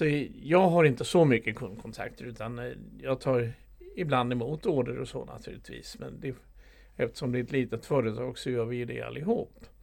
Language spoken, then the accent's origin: Swedish; Laholm, Halland County, Sweden; gick jag på en kommunal yrkesskola i Laholm i södra Halland där jag kommer ifrån från början.